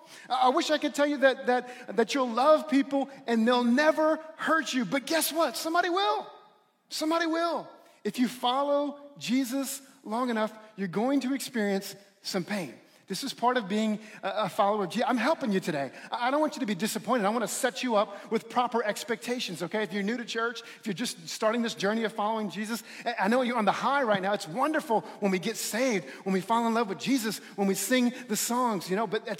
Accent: New Orleans, Louisiana, United States; I grew up in New Orleans.

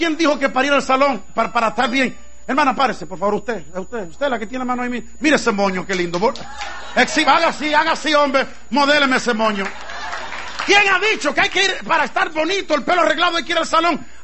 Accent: Dominican Republic; Pero eso no pasa aquí, eso pasa en mi país, de donde yo vengo. Ustedes que me están mirando, eso no es con ustedes, eso es con los dominicanos, ¿ok?

